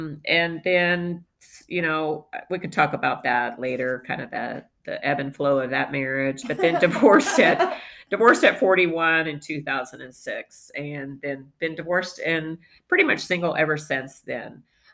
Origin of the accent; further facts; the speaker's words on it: Illinois, United States; born there; I'm 56. I was born in Central Illinois, not in really a small farm town. It's kind of a small ag town.